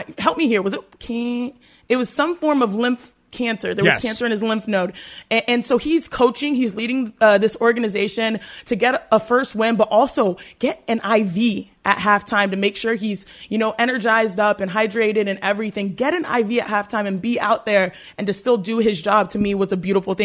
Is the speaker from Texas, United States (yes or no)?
yes; Houston, Texas, United States; For those who don't understand, I'm from Houston, I rep the Texans.